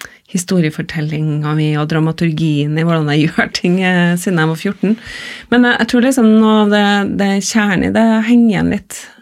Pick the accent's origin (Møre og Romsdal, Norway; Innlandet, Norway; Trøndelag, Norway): Trøndelag, Norway; Trondheim; Og jeg har vokst opp i Trondheim, og Trondheimsfjorden, der vi har mye å lære oss.